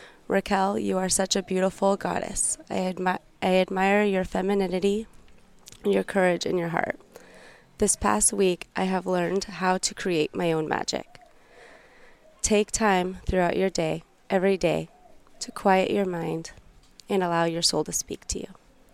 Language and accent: English; California, United States; I'm from California.